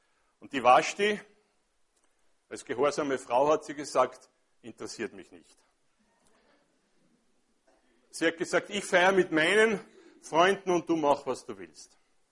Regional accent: Austria; Nun, wir als Österreicher sind vielleicht nicht so diejenigen, die so die großen Feste feiern

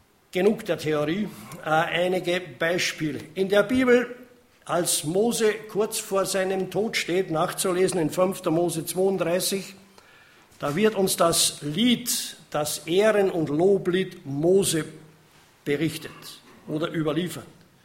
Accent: Austria; Bei uns in Österreich, wir sind ja das Volk der Meckerer und nicht unbedingt das Volk der Ehrer.

